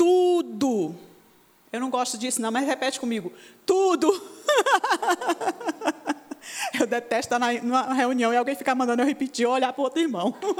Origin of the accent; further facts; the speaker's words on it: Bahia, Brazil; Meu sotaque é maravilhoso e eu sou baiana?